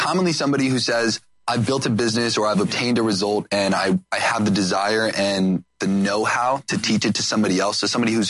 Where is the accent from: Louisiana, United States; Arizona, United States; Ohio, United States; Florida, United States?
Ohio, United States; Cuyahoga Falls; So I grew up in Ohio, in Cuyahoga Falls, which Ohio sucks.